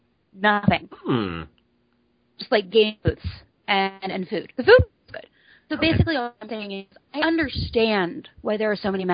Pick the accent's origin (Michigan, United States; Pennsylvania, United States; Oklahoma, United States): Pennsylvania, United States; Pittsburgh; I come from Pittsburgh. We have mountains. We have real ones.